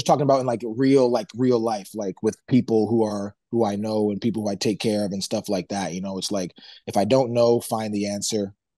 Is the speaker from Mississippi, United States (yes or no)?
yes; Mississippi, United States; also born or lived in St. John's, Canada / Kansas; My dad, when I was growing up, he worked in Mississippi. So I was in Mississippi. I was born in St. John's, Newfoundland, which is like a rock. So I'm used to like small town places.